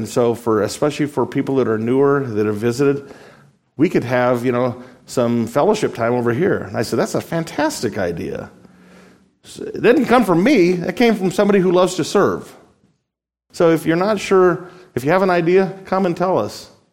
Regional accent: Las Vegas, Nevada, United States; I come from Las Vegas. You guys know I was born in Las Vegas and lived there 30 years.

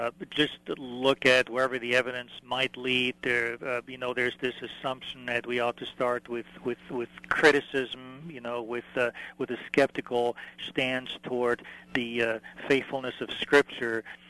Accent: Vienna, Austria; I grew up in Vienna, Austria, and, you know, I went to the music academy there and then played piano for many years.

